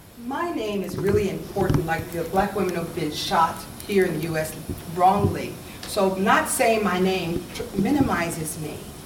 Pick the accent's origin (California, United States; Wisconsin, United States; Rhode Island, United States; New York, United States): California, United States; Los Angeles; moved away as an adult; now in Ghana; I'm from South Central Los Angeles, from a two-parent home. I've lived in Ghana, West Africa, since I was 26 years old.